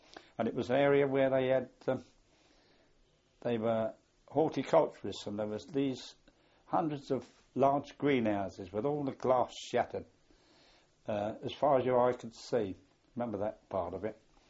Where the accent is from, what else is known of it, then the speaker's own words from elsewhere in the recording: England, United Kingdom; they realised we were English and were in fact British soldiers